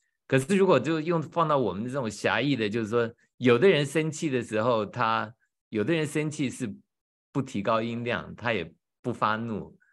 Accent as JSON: {"language": "Chinese", "region": "Hunan", "country": "China", "said": "那像我是湖南人"}